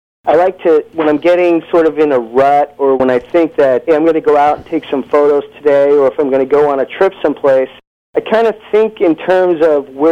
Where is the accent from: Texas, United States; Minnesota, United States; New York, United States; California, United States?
New York, United States; Long Island; I had a project for my class where I had to go document church doors in the town where I grew up in Long Island.